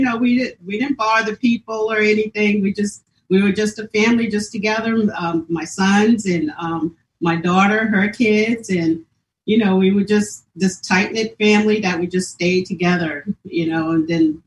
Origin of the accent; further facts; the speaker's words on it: Woonsocket, Rhode Island, United States; I'm originally from Woonsocket, Rhode Island. That's on the East Coast.